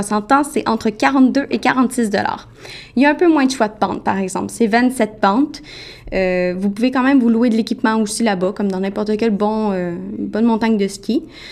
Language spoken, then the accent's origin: French; Quebec, Canada; parce que je viens du Québec.